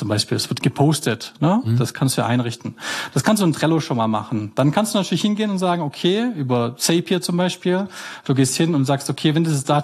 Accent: Baden-Württemberg, Germany; ich komme aus Schwarzwald, am Hort am Neckar, am Rande

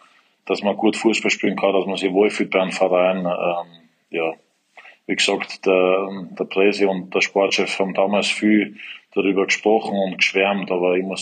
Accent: Wels, Upper Austria, Austria; born there; ich bin ein gebürtiger Wölser, war in der Linzer Akademie

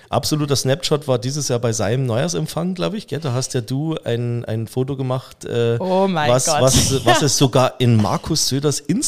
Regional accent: Saxony, Germany; born there; Ich bin jetzt gebürtiger Sachse, ich vermische jetzt einfach mal die Dialekte.

